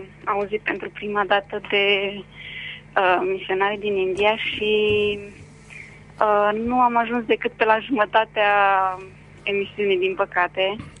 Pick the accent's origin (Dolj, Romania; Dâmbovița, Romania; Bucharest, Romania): Dâmbovița, Romania; Târgoviște; now in Timișoara, Romania; Sunt deloc din Târgoviște, dar locuiesc în Timișoara.